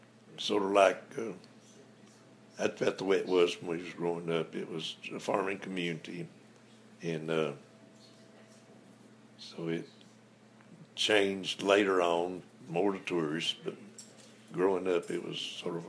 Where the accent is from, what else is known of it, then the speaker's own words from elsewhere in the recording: United States; I was born in Jackson County, here on Cedar Creek, 1936.